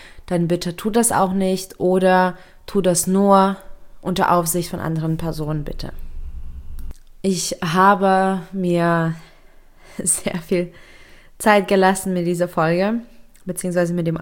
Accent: Lithuania; Ja, ich bin in Litauen geboren und aufgewachsen in einer recht strengen und konservativen Familie.

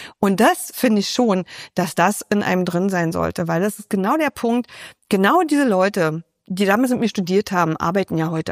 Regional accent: East Germany, Germany; born there; ich bin ja in der DDR geboren

